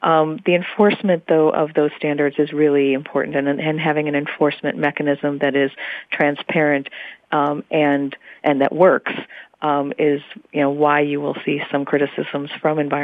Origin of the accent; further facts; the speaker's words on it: Flint, Michigan, United States; I am from Flint, Michigan.